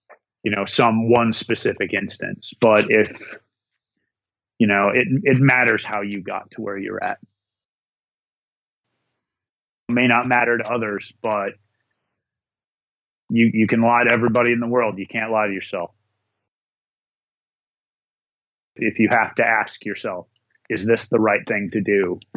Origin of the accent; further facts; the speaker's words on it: Minnesota, United States; spending a few days up in the North Woods, my home state of Minnesota, and taking in a Gopher football game this weekend